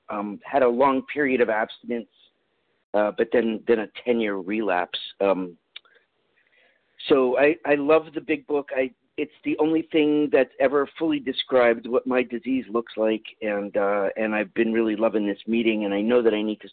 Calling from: Nanaimo, British Columbia, Canada; I'm calling from Nanaimo, British Columbia, food addict

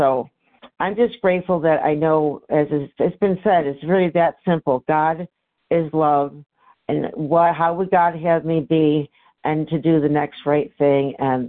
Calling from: Syracuse, New York, United States; from Syracuse, New York

